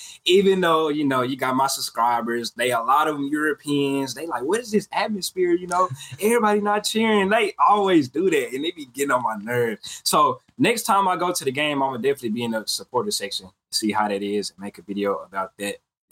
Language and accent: English; Dallas, Texas, United States; because he hometown boy, because I'm from Dallas area. He from the Dallas area.